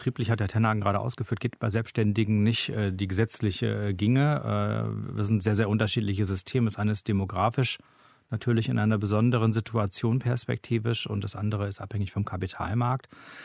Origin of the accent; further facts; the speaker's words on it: North Rhine-Westphalia, Germany; ich komme zum Beispiel aus Westfalen, am Rand des Sauerlands.